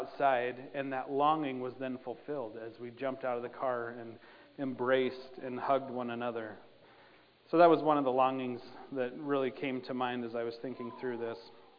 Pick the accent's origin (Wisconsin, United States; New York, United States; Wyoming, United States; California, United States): Wyoming, United States; Sundance; now in Newton, United States; I grew up in Sundance, Wyoming, but my family was here in Newton, my extended family.